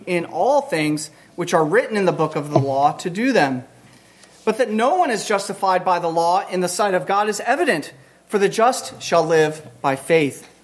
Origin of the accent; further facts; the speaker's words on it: Pennsylvania, United States; I grew up outside of Amish and Mennonite country in Pennsylvania.